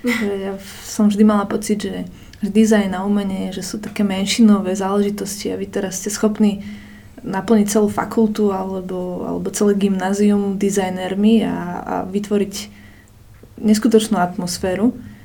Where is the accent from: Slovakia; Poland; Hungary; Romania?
Slovakia; Partizánske, Trenčín Region; ja som z Partizanského, mám tam aj OZ-ko a snažíme sa tam niečo robiť a tak